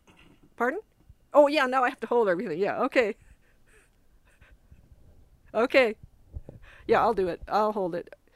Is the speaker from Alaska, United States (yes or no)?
yes; Anchorage, Alaska, United States; moved away; also born or lived in San Francisco; mainly because I grew up in Anchorage. And then when I came to San Francisco, I was going to art school.